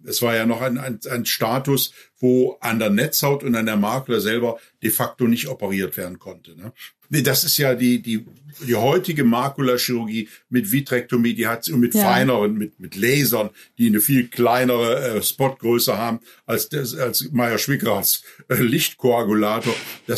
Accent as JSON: {"language": "German", "town": "Düsseldorf", "region": "North Rhine-Westphalia", "country": "Germany"}